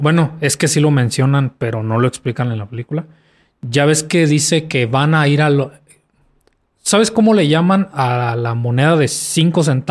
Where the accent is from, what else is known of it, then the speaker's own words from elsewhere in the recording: Mexico; yo como mexicano que tampoco consumía eso